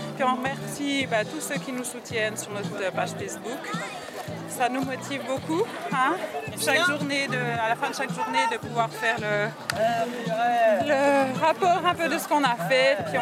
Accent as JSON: {"language": "French", "country": "Switzerland", "said": "De Suisse."}